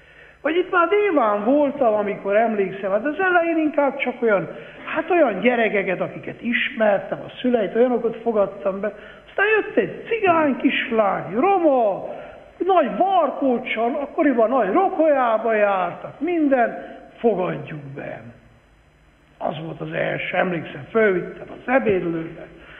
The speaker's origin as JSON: {"language": "Hungarian", "town": "Miercurea Ciuc", "region": "Harghita", "country": "Romania", "tie": "born or raised there", "said": "Én ottan Csíkszeredában, amikor felnőttem"}